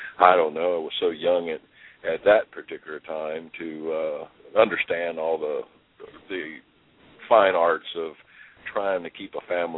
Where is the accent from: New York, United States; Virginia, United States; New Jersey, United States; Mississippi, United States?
Virginia, United States; Ida; also born or lived in Washington, D.C.; I was born in Washington, D.C. I grew up in a town called Ida, and that's just outside of Luray Caverns, Virginia